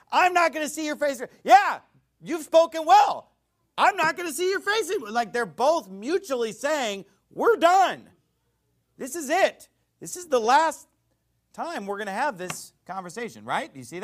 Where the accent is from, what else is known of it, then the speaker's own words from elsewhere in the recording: California, United States; I'm from California. We don't do y'all there, okay?